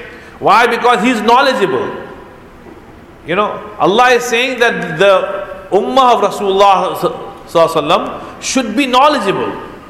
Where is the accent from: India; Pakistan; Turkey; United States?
India; I come from India, I can tell you about India.